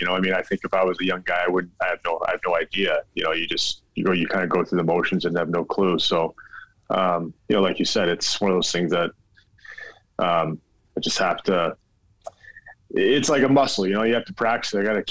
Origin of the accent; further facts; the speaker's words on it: Alaska, United States; now in Philadelphia, United States; And, you know, I came from that, growing up in Alaska, and Philly kind of reminds me of that with the people